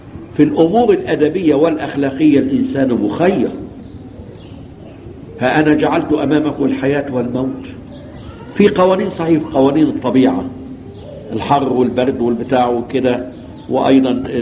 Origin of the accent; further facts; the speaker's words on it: Egypt; إحنا مصريين لونه قمحي،